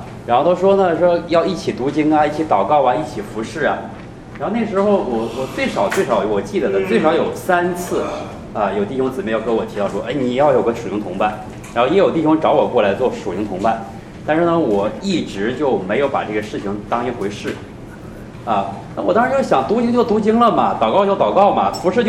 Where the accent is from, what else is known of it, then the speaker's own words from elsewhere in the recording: China; 福啊，对我们中国人啊是非常特别的一个词